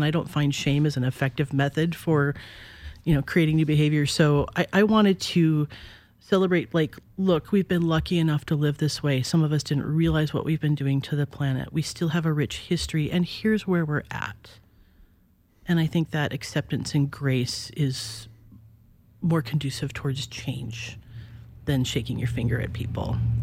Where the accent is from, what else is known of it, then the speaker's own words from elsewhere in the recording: Montana, United States; moved away as an adult; I grew up in Montana. I was a late bloomer. I didn't leave until I was about 34 years old.